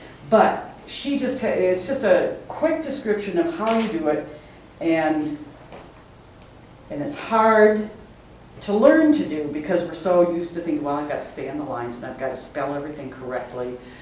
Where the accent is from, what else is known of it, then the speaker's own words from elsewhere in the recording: South Dakota, United States; now in Goodhue, United States; Goodhue, Minnesota, a little town of about 500 people. I'm close to Northfield, Minnesota, thankfully, and belong to the Northfield Women Poets who have given me. We meet once a week. I'm from South Dakota originally